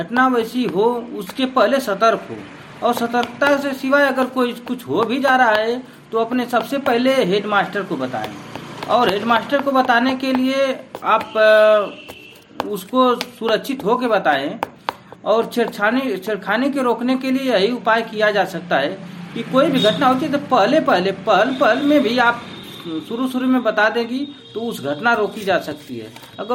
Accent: Ghazipur, Uttar Pradesh, India; जिला गाजीपुर का रहने वाला हूँ।

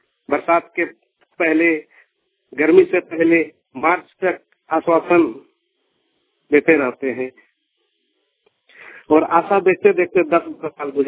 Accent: Jharkhand, India; गांव मणिपुर, पंचायत साबड़ा, प्रखंड चंदन क्यारी, जिला बोकारो का निवासी हूं।

